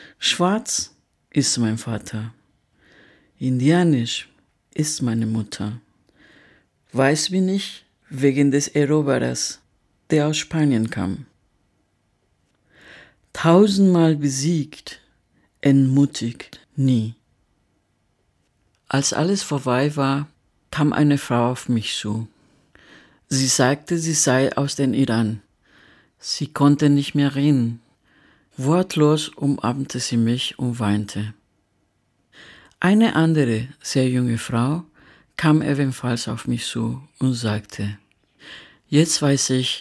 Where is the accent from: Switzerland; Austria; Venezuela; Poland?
Venezuela; German is a second language; now in Germany; Ich komme aus Venezuela. Leben Sie schon lange hier in Deutschland? Ja, 20 Jahre.